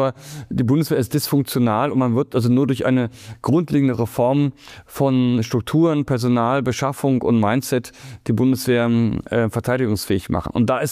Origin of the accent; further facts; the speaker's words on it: West Germany, Germany; Wir haben ihn aber, sagen, ich bin Westdeutscher, haben ihn aber aggressiv gedeutet